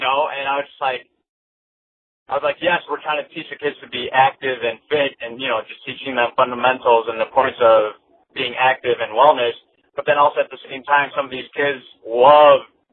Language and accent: English; Berwyn, Illinois, United States; I grew up in Berwyn all my life, and then my parents moved out to Tinley Park